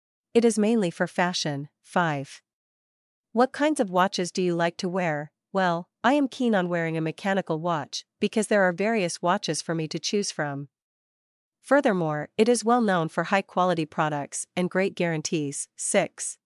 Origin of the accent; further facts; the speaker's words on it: Vietnam; born or raised there; now in Ho Chi Minh City, Vietnam